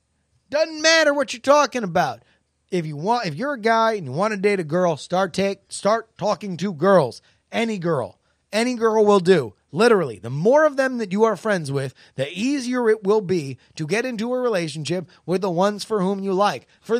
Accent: Florida, United States; this is a natural species where I was born and raised in Florida.

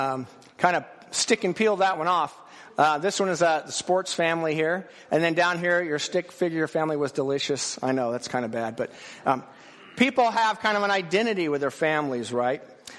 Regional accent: Wichita, Kansas, United States; I grew up in Wichita.

